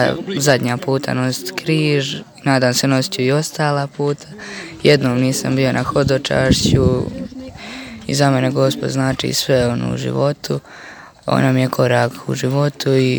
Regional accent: Potpolje, Federation of Bosnia and Herzegovina, Bosnia & Herzegovina; dolazim iz Potpolja

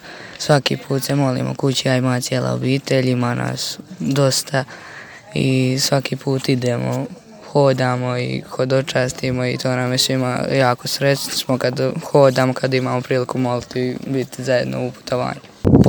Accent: Potpolje, Federation of Bosnia and Herzegovina, Bosnia & Herzegovina; dolazim iz Potpolja

